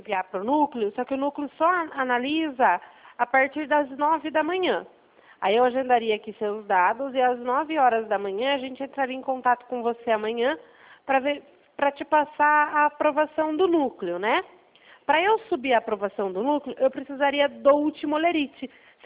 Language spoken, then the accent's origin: Portuguese; Brazil; Mas eu posso tentar, porque eu sou brasileira, né?